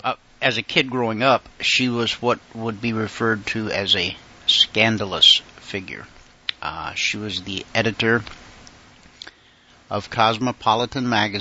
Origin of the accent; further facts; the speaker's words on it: Deep South, United States; I grew up in the Deep South. That was a very taboo thing.